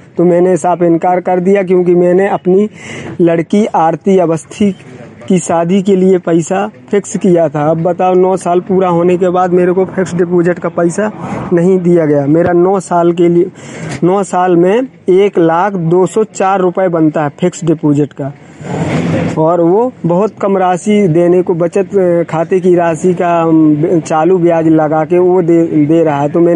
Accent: Lalar, Madhya Pradesh, India; ग्राम ललार, जिला पन्ना, थाना मड़ला का मूल निवासी हूँ।

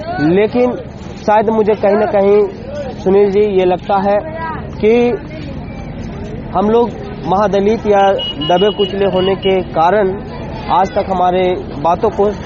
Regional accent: Gaya, Bihar, India; और हम लोग जिस जिला से आते हैं, गया जिला के बीच में से यानी बीच गया शहर से

